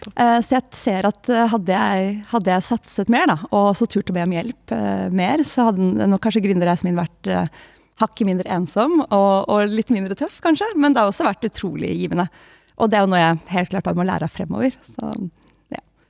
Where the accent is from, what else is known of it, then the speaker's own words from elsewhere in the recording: Oslo, Norway; now in Nesodden, Norway; Ja, jeg bor på Nesodden og elsker, og jeg er fra Oslo egentlig